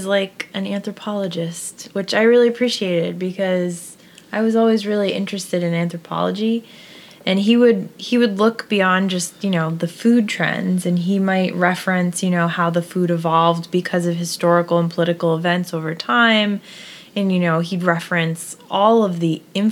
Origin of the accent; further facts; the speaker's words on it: Massachusetts, United States; he actually got his career started up in my home state of Massachusetts.